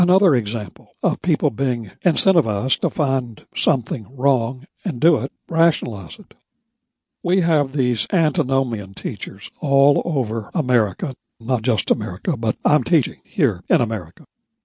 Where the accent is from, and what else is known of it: West Virginia, United States; born or raised there